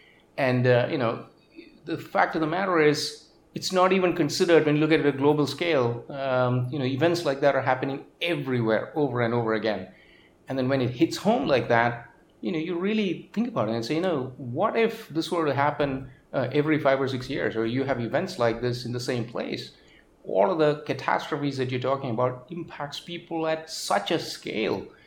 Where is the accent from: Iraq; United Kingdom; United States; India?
India; I grew up in India, I was doing my undergraduate there